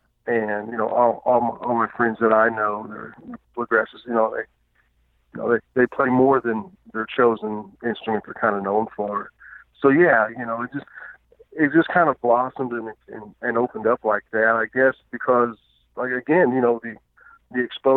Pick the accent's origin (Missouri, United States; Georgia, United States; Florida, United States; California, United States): Missouri, United States; DeSoto; I grew up in a little rural town about 60 miles south of St. Louis, in a little town called DeSoto, which was a train town.